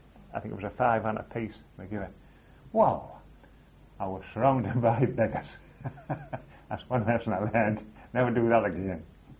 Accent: England, United Kingdom; Of course, naturally, we come from England.

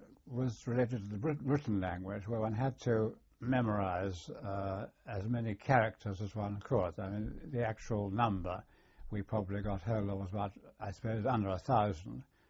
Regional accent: Surbiton, London, United Kingdom; I was born in Surbiton, Surrey.

